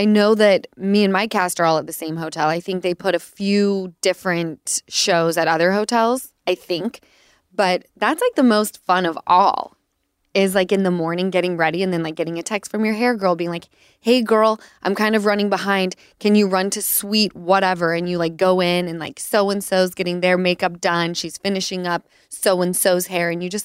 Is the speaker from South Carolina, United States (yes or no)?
no; Utah, United States; I'm from Utah. Like, we grew up on chain restaurants